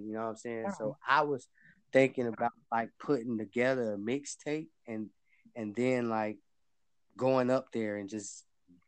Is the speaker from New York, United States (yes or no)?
no; Charlotte, North Carolina, United States; Like right now, you know me, I'm from Charlotte. I'm from Charlotte, North